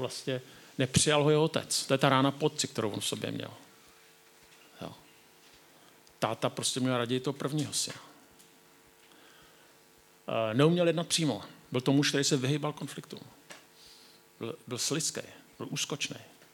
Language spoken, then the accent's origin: Czech; South Moravian Region, Czechia; U nás na Jižní Moravě